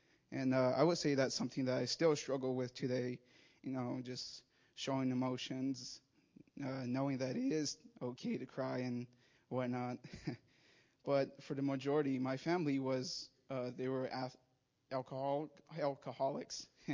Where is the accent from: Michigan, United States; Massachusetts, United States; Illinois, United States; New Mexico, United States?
New Mexico, United States; Zuni; I'm from the Zuni tribe, or Zuni Pueblo tribe in New Mexico.